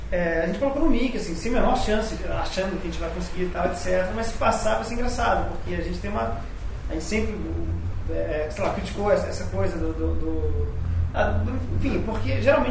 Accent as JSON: {"language": "Portuguese", "region": "Rio de Janeiro", "country": "Brazil", "tie": "born there", "said": "Eu nasci em Botafogo"}